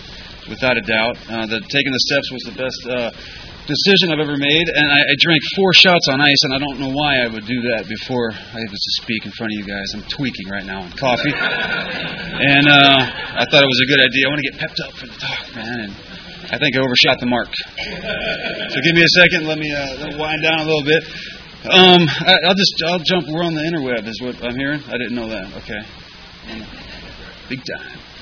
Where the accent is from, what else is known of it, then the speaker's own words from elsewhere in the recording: Washington, District of Columbia, United States; also born or lived in Philippines; We grew up in D.C. We were Washington, D.C., military family.